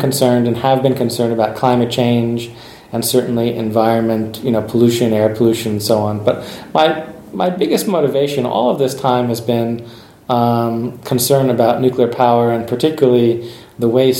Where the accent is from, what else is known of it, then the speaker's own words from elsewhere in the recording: United States; Originally I was an engineer in San Francisco. I'm American, working for an electric utility company.